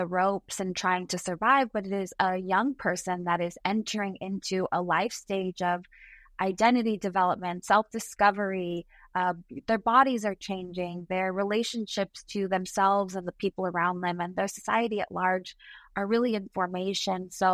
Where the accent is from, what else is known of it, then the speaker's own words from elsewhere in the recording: Los Angeles, California, United States; I'm born and raised in Los Angeles. I am an LA girl through and through. I did my undergrad and graduate education in Los Angeles